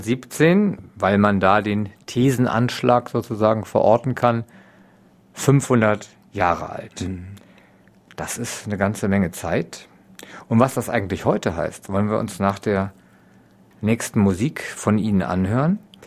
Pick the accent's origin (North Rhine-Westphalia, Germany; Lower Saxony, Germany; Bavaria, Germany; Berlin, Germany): Lower Saxony, Germany; Und bei uns in Ostfriesland heißt das ja in erster Linie